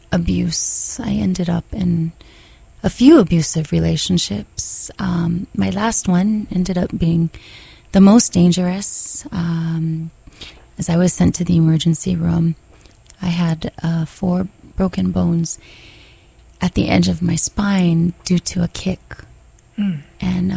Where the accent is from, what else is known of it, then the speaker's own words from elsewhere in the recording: Waimanalo, Hawaii, United States; I was raised in Waimanalo.